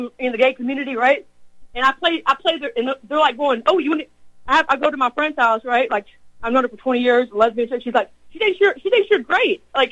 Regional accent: Texas, United States; I'm actually from Texas. That's where I live. I'm here in Nashville working.

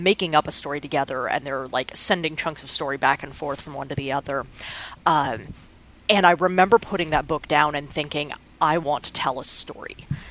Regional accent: Dallas, Texas, United States; Yeah, well, so I grew up in Dallas. I actually lived in Texas for the first 18 years of my life, all in one house, which is sort of remarkable.

